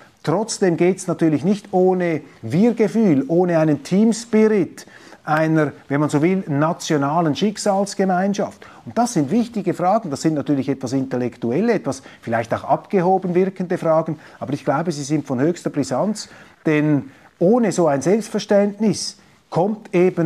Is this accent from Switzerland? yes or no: yes; Switzerland; denn ich bin ja Schweizer, ich bin nicht Deutscher